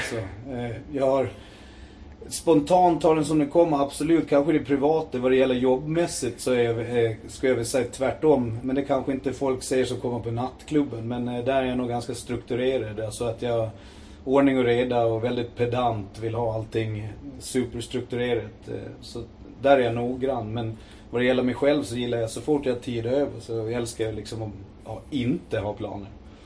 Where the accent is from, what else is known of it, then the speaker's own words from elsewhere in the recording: Visby, Gotland, Sweden; Jag är född och uppvuxen på Gråbo. Bodde jag hela min uppväxt. Gick på CV, Södervärn innan det. Gråboskolan när man var grabb.